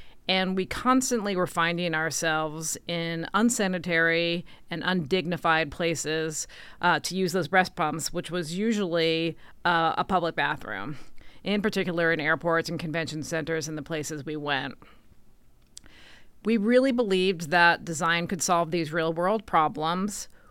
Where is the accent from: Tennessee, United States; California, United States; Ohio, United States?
Ohio, United States; We are both from the Midwest, myself from Ohio and Nikki from Western PA.